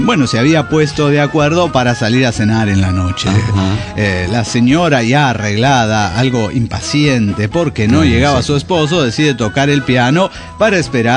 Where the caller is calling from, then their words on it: Nezahualcóyotl, State of Mexico, Mexico; de Nezahualcóyotl, México.